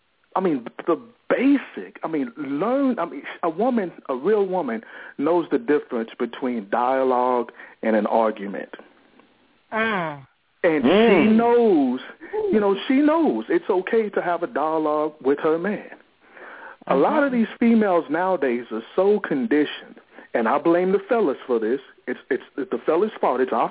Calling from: Houston, Texas, United States; But anyway … I'm calling from Houston, Texas.

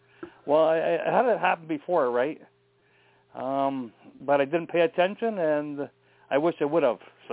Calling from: Ontario, Canada; I'm calling from the Shaw.

